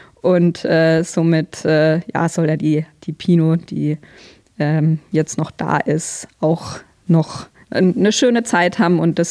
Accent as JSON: {"language": "German", "region": "Bavaria", "country": "Germany", "said": "als typischer Franke natürlich"}